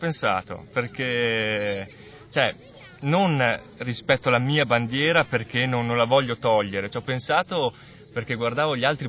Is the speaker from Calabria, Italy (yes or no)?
no; Trento, Trentino-Alto Adige, Italy; now in Bologna, Italy; sono di Trento e sono venuto a Bologna a studiare, ho fatto scienze dell'educazione e poi mi sono fermato e sto lavorando qua a Bologna come formatore.